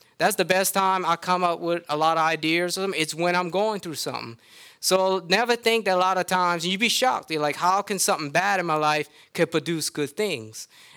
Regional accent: Louisiana, United States; I'm a Cajun, so forget about it.

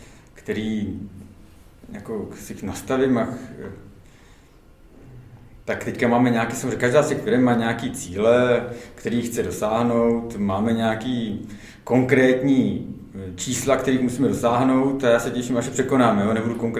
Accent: Moravia, Czechia; mám i chalupu na Moravě, kde mám rodiče, já jsem původně z Moravy

